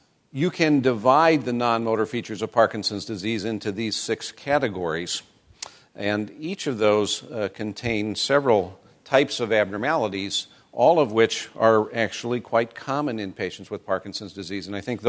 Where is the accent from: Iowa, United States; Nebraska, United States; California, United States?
Nebraska, United States; I live in Tennessee now, but I grew up in Nebraska.